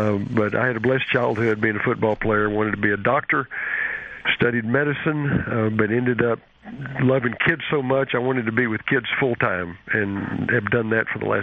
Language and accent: English; Texas, United States; accent: Texan; If I talk in Texan, you'll have to understand, you're not going to get every other word, but anyway, I'm a Southerner, so I'll do my best.